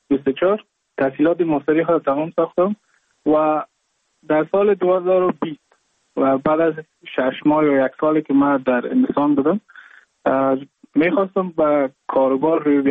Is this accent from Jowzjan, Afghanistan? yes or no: no; Mazar-i-Sharif, Balkh, Afghanistan; now in Goa, India